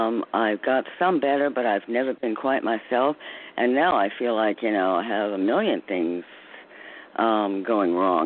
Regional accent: New York, United States; New York.

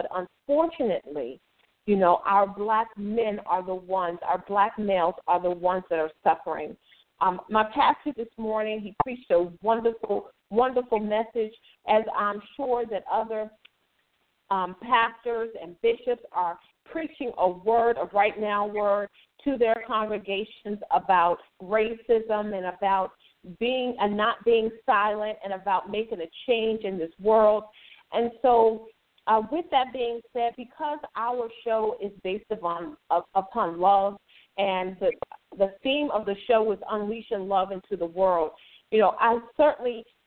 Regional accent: District of Columbia, United States; I grew up in the District of Columbia, and in my community, it didn't have Caucasian people.

